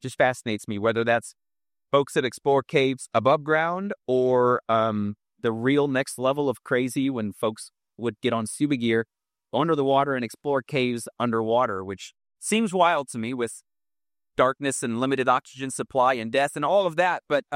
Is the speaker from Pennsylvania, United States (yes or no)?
no; Kansas City, Missouri, United States; I'm from Kansas City, Missouri, so it's about 3.5 hours north of Branson. So I grew up making a lot of trips to that area